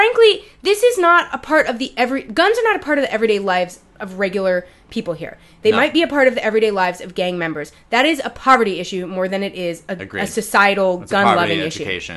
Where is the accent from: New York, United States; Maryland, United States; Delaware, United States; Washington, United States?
New York, United States; New York City; I've never held a gun. I grew up in New York City. I've never held a gun in my life.